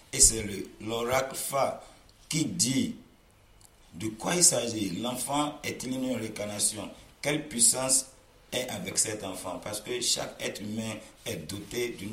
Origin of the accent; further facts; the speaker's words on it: Benin; Chez nous, au Bénin, quand tu viens...